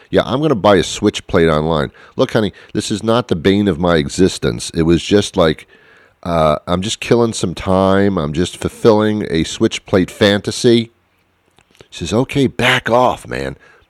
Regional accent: United States; Because I'm an American, nothing's ever good enough.

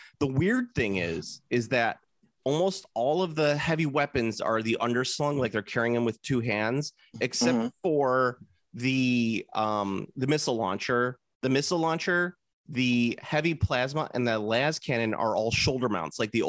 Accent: United States; I am American.

